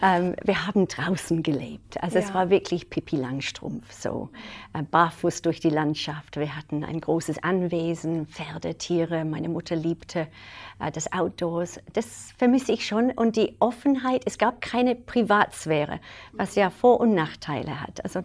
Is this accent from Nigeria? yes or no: yes; Northern Nigeria, Nigeria; Also Nordnigeria, meine Eltern mhm. sind dahin gezogen, als ich ganz klein war.